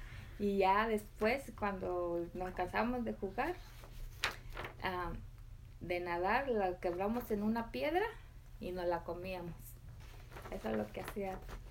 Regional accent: Mexico; now in United States; I crecí en México, en un ranchito muy apartado de la ciudad.

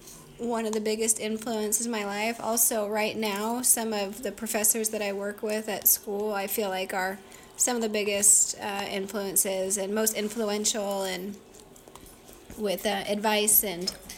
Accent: Washington, United States; and really liked growing up near Seattle on a lake. So we would play in the water a lot.

